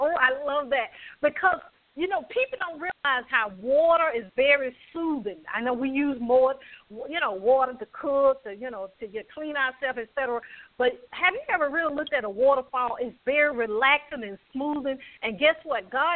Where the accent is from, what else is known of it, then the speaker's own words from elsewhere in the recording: the South, United States; You know, I'm from the South, I guess you know, and you can tell.